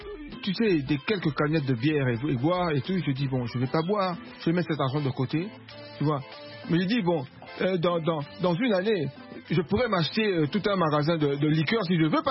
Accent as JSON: {"language": "French", "town": "Lubumbashi", "region": "Haut-Katanga", "country": "DR Congo", "tie": "born or raised there", "said": "Non, mais j'ai grandi à Lubumbashi."}